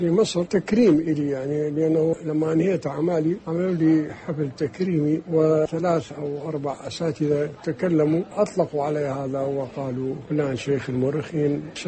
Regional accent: Baghdad, Baghdad Governorate, Iraq; لأنه أنا بغدادي أصيل ونشأت في بغداد وجبت أسواقها ودروبها ومحلاتها

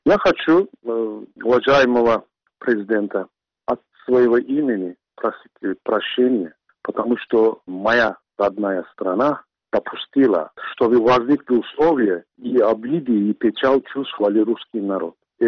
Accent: Turkey; now in Russia; Я с 91-го года живу в России, свою сознательную жизнь я прожил здесь. Очень многие турки, первые поколения, я скажу, приехали из Турции, относимся любовью к русскому народу, и поэтому мы здесь создали семьи.

